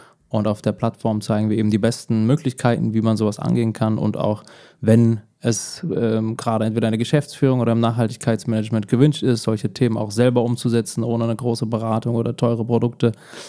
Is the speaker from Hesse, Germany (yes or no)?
yes; Hesse, Germany; Also genau, ich komme hier Frankfurt-Umfeld und im Odenwald aufgewachsen